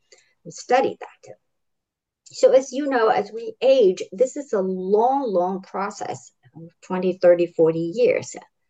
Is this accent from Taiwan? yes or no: yes; Taiwan; moved away as an adult; I grew up in Taiwan. I studied botany, or that's the plant science. But after college, I came to this country to study biochemistry.